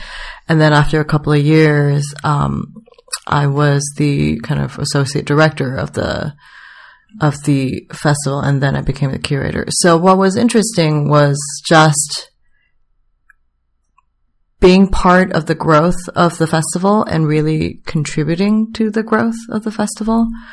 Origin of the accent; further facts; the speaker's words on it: Singapore; But I come from Singapore. I came from an ethnic majority. I am solidly middle to upper middle class where I come from.